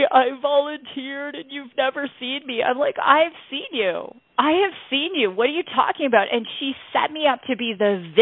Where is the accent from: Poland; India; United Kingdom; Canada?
Canada; now in United States; And, hey, folks, I'm Canadian. Cool. I live in the U.S. now.